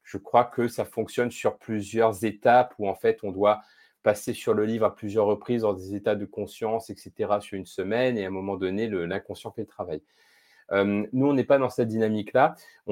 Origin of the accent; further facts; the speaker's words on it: Réunion; Je viens de l'île de la Réunion, donc il y a aussi cet atome crochu entre nous aussi venant des Dom-Tom.